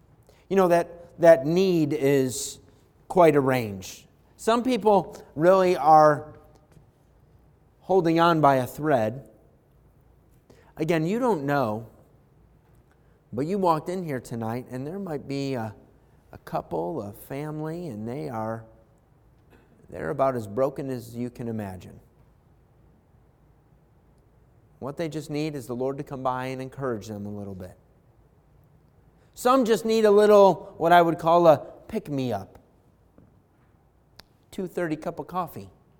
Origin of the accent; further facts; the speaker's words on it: United States; So growing up in America, I lathered it the equivalent of strawberry preserves or jam.